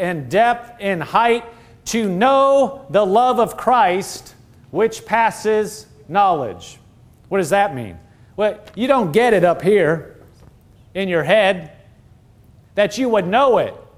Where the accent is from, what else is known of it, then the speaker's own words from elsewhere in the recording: Nebraska, United States; I'm from Nebraska, but not everybody from Nebraska is a farmer. Just so you know. I came from the city.